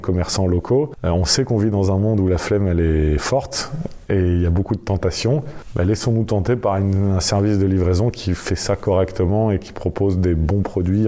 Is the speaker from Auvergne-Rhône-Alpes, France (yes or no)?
yes; Lyon, Auvergne-Rhône-Alpes, France; On est des Lyonnais, on est des fervents défenseurs de notre ville. On aime y vivre, on aime y travailler